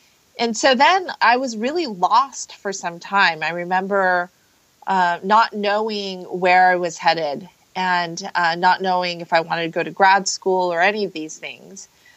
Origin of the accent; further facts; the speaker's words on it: Palo Alto, California, United States; And it turned out he was from Palo Alto, and I was telling him how I was from Palo Alto.